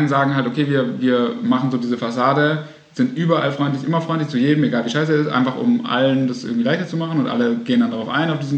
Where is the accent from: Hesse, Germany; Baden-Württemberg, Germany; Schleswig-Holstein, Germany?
Baden-Württemberg, Germany; Ich komme nämlich aus dem Land, wo Milch und Honig fließt, aus Baden-Württemberg.